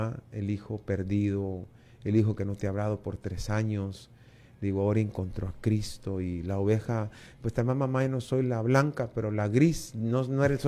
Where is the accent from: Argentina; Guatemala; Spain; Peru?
Guatemala; Chiquimula; Ah, yo soy de Chiquimula.